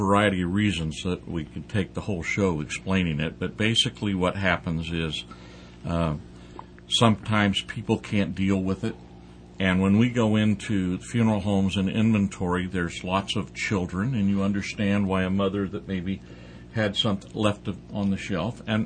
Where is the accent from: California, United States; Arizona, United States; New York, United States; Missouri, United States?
California, United States; Mount Shasta; also born or lived in Saudi Arabia; I was born and raised in Mount Shasta, and then went off to Vietnam for about 18 months, and then came back and traveled around, and then I spent 10 years in Saudi Arabia.